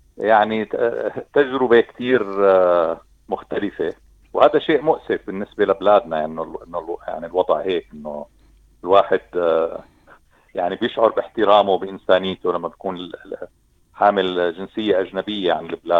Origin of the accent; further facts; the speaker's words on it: Palestine; انا متعود كفلسطيني